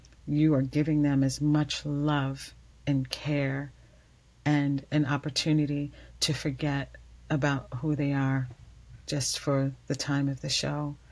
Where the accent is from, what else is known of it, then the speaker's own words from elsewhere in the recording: Kentucky, United States; also born or lived in Brooklyn; and I'm from Kentucky and Brooklyn.